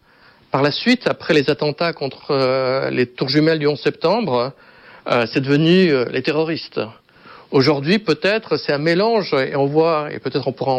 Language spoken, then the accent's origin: French; Switzerland; Je suis suisse, oui.